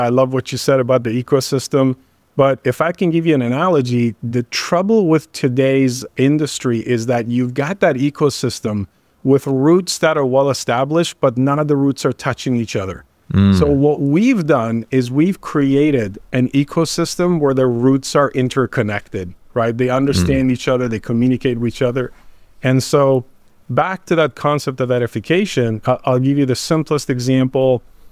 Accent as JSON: {"language": "English", "country": "Canada", "tie": "born or raised there", "moved": "as an adult", "lives_now": "United States", "said": "I grew up in Canada. So if a boot slips out, I apologize in advance. Been in the U.S. 22 years, and I became a citizen about a year ago"}